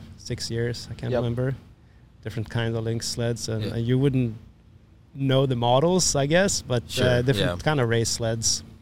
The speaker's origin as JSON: {"language": "English", "region": "northern Sweden", "country": "Sweden", "tie": "born or raised there", "second_language": "English", "said": "Northern Sweden. I grew up in a tiny little village. This is still my home village."}